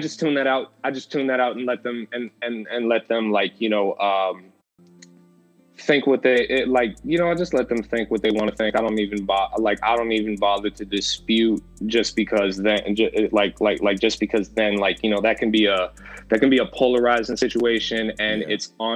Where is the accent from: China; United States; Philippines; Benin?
Philippines; I'm Filipino. My dad's from the Philippines.